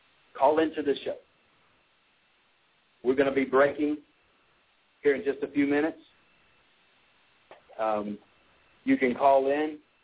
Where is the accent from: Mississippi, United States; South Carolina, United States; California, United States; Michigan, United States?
South Carolina, United States; Anderson; born or raised there; now in Tucker, United States